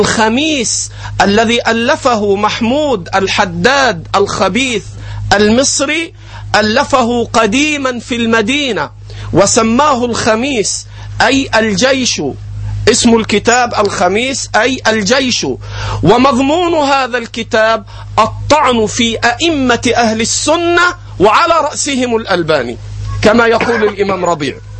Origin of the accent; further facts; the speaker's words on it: Egypt; عندنا في مصر مدرسة يكبرها ويرأسها رأس من رؤوس الحدادية في مصر،